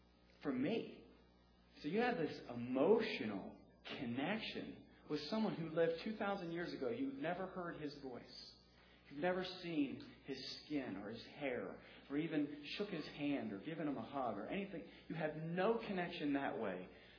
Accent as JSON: {"language": "English", "town": "Youngstown", "region": "Ohio", "country": "United States", "said": "And the reason for that is because I'm from Youngstown."}